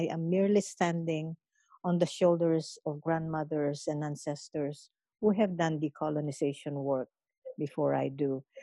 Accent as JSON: {"language": "English", "region": "Central Luzon", "country": "Philippines", "second_language": "English", "moved": "as an adult", "lives_now": "United States", "said": "I am Kapampangan. I am from Pampanga, meaning people from the river banks, Pampang in Kapampangan. And I came to the United States in 1983 when I was 30 years old, and by way of interracial marriage."}